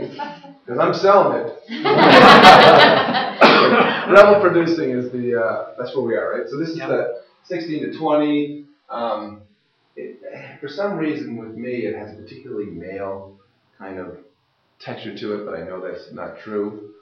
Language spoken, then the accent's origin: English; Canada; I'm Canadian. I'm actually a dual citizen